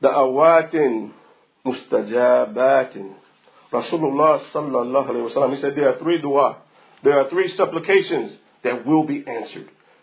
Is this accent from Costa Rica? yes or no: yes; Costa Rica; And for most of you, you probably know I come from Costa Rica. That's where my parents are from, Costa Rica.